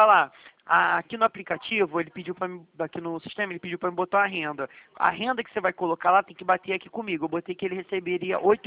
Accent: Duque de Caxias, Rio de Janeiro, Brazil; Ah, sou de Caxias também, sou de Santa Cruz da Serra.

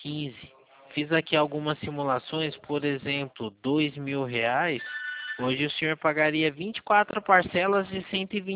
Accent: Valinhos, São Paulo, Brazil; Eu sou aqui de Valinhos, Benedito.

